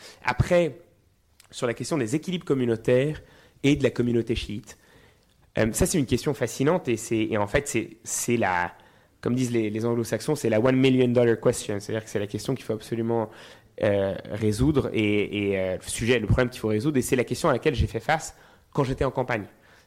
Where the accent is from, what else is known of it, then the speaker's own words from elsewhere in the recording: Geneva, Switzerland; now in France; Moi, j'ai grandi en Suisse avant d'aller en France. Je suis genevois.